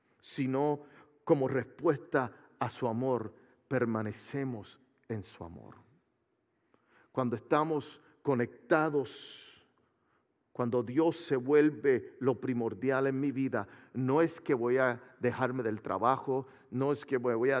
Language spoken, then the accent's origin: Spanish; Puerto Rico; como buen puertorriqueño queríamos brincar